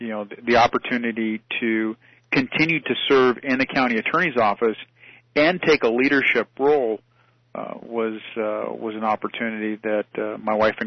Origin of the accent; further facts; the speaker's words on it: Paramount, California, United States; I was born in Linwood and grew up predominantly in Paramount, which is right next to Compton.